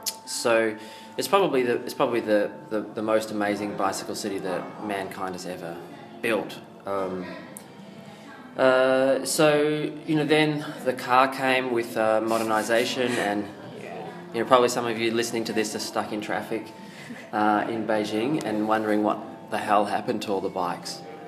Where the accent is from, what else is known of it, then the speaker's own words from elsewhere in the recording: Melbourne, Victoria, Australia; moved away as an adult; now in China; from Melbourne, and I've been here in China for just about 10 years.